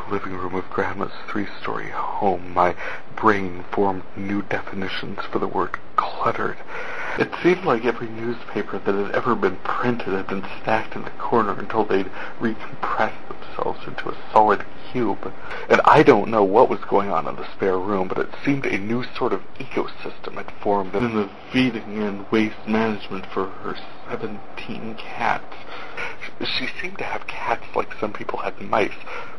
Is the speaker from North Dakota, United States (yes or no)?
yes; North Dakota, United States; I am from North Dakota.